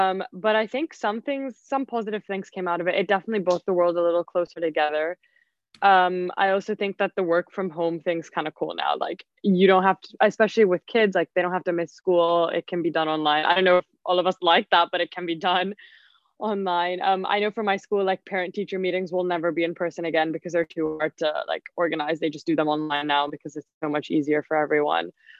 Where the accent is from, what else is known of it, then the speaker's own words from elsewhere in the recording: Dubai, United Arab Emirates; And then I'm actually from Dubai in the United Arab Emirates